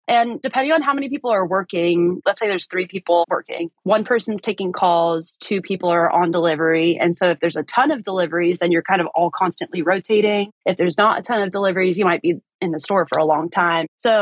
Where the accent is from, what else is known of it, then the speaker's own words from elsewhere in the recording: Virginia, United States; So I'm from Northern Virginia, and there's Virginia, and there's Northern Virginia. So we're like the 30 minutes outside of DC, and yes, it's more metropolitan.